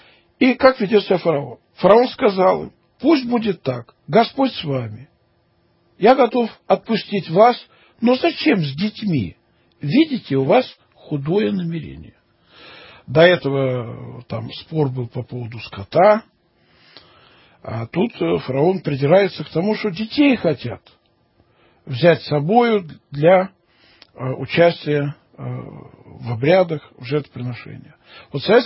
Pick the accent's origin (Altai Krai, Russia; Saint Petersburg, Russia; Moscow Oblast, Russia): Moscow Oblast, Russia; Orekhovo-Zuyevo; Мое детство проходило в Московской области, город Орехово-Зуево.